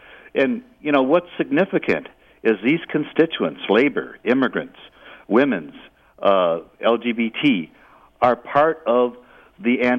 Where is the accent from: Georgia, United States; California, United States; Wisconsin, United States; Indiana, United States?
Wisconsin, United States; And here in Wisconsin, and I'm talking to you from New York from our meeting, but I'm from Wisconsin.